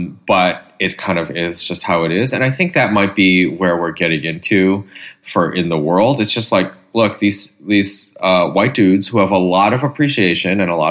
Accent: Michigan, United States; like I grew up in Michigan.

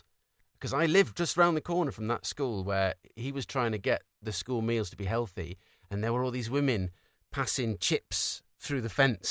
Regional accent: Rotherham, Yorkshire and the Humber, United Kingdom; I'm from Rotherham. It's the only place in the world that's known for its coal, its steel, its racism, and the Chuckle Brothers

